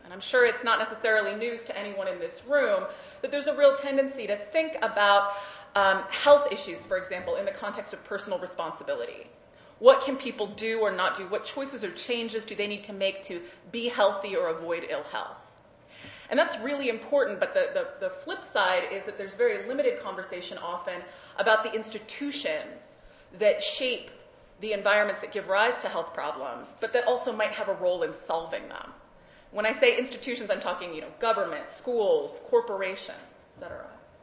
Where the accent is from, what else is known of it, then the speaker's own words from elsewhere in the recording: Oakland, California, United States; Richmond is in Northern California near my hometown of Oakland